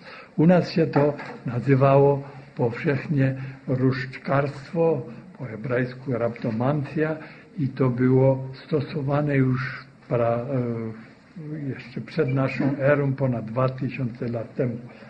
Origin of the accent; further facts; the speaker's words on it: Cieszyn, Silesian Voivodeship, Poland; U nas w Cieszynie też takie kursy urządzali.